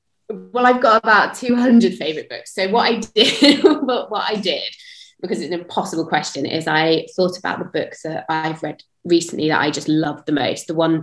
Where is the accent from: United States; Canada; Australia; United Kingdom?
United Kingdom; now in Amsterdam, Netherlands; I'm British but live in Amsterdam